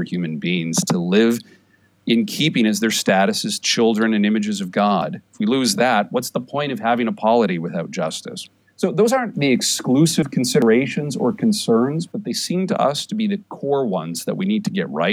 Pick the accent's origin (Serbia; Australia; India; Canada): Canada; now in United States; in a nation like the United States, where I'm an immigrant to, I'm Canadian, I came here in part because of its deep commitment to religious freedom